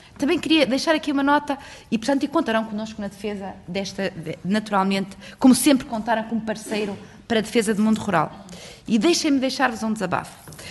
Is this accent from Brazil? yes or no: no; Arcos de Valdevez, Norte, Portugal; eu sou do distrito de Viana do Castelo, Arcos de Valdevez, 80% do território, Reserva Mundial da Biosfera.